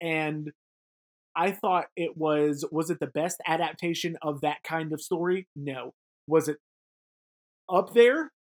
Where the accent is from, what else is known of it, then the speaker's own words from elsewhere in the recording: the South, United States; growing up in the South, that's what we used to do. We didn't have money.